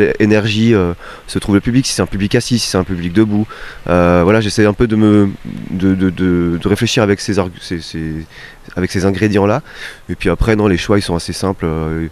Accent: Nancy, Grand Est, France; c'est un collectif lorrain, moi je viens de Nancy.

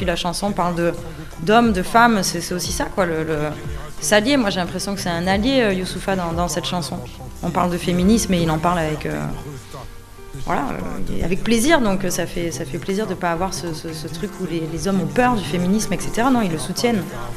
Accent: Avignon, Provence-Alpes-Côte d'Azur, France; born there; je suis une femme, je suis blanche, il est noir, je suis queer, il est hétéro, il est né au Congo, je suis née à Avignon.

